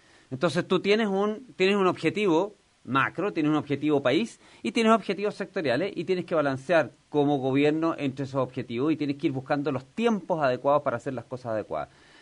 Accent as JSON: {"language": "Spanish", "country": "Chile", "said": "todos como chilenos estamos más entusiasmados respecto de lo que puede ser este país a futuro"}